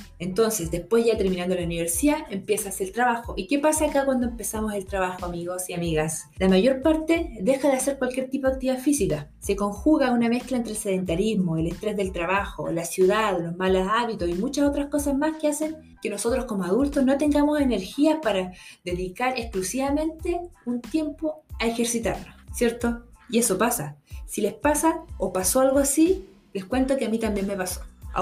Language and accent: Spanish; Quellón, Los Lagos, Chile; also born or lived in Castro; nací en Castro y viví ahí hasta los 5 años con mi familia. No salí de Chiloé, pero me fui sí al sur de la isla, a la comuna de Quellón.